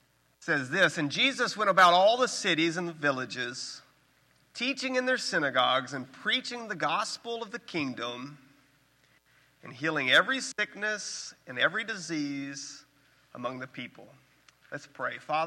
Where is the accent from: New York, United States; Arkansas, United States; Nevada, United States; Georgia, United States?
Arkansas, United States; Now, I'm from Arkansas, so I can't speak quickly, so you're going to have to listen quickly.